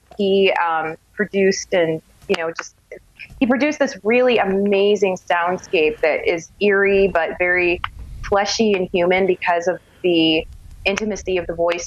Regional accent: California, United States; now in Las Vegas, United States; especially like for me living out here in Vegas. I'm from California

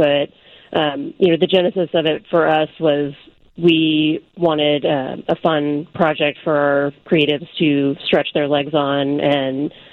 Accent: Texas, United States; As a Texan, that is not exactly on the top of my list.

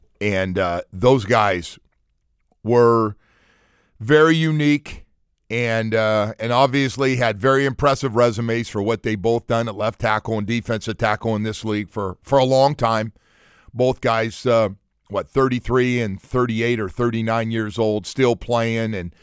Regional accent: Berkeley, California, United States; I came from California and from Berkeley, and they thought I was, for a while, like, especially guys from the South, thought I was, like, completely out there.

